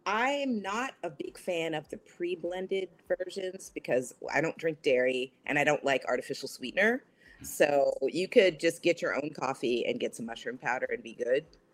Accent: Louisville, Kentucky, United States; I'm from Louisville, Kentucky, but I live in Brooklyn.

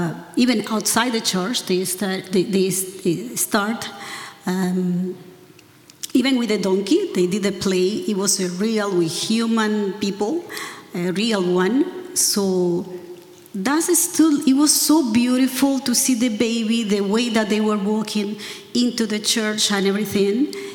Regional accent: Dominican Republic; I come from Dominican Republic. Beautiful country, by the way, not the cold like here.

